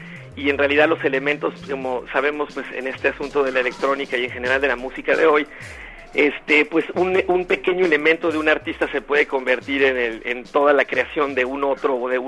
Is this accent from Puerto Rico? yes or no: no; Mexico; todo mundo ahora en México dice que yo soy mexicano, pero antes nadie sabía que era mexicano.